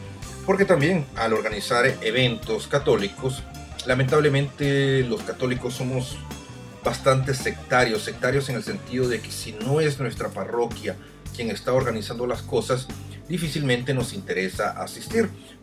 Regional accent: El Salvador; yo recuerdo hace más de 10 años en mi país, El Salvador

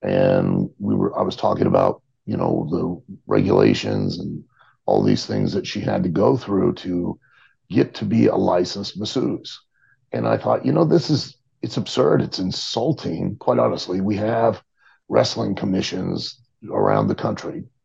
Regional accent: Lima, Ohio, United States; Originally, I'm from Lima, Ohio, little town in northwest Ohio.

